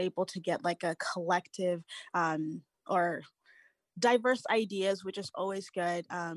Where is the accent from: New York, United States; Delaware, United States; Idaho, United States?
Idaho, United States; Boise; also born or lived in Kenya; I was raised in Boise, but I was born in Kenya